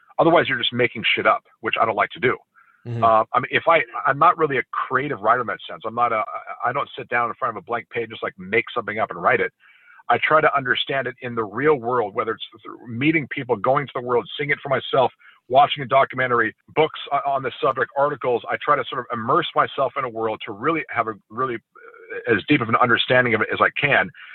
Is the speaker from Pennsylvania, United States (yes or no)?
no; California, United States; growing up in California, there's so many, as you know, there's a huge military presence, as you know.